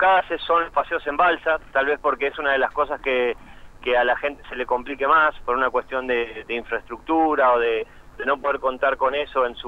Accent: Patagonia, Argentina; somos patagónicos, sabemos que vivimos acá

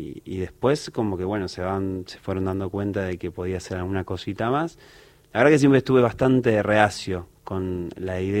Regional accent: Buenos Aires, Argentina; Yo me crié en La Boca, en un conventillo, en donde la época del 2001 había pegado bastante fuerte. Yo era chico

